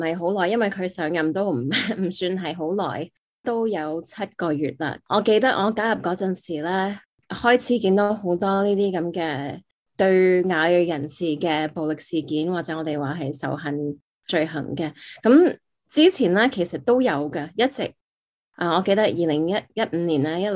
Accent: San Francisco, California, United States; 因为我喺三藩市出世同埋长大啦，咁婆婆公公啊嫲嫲爷爷凑大我嘅，佢哋都係新移民过嚟。

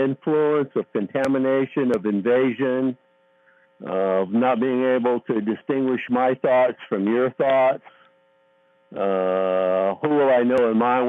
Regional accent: California, United States; Charles Tart, he's a retired psychologist about my age. We're both from California.

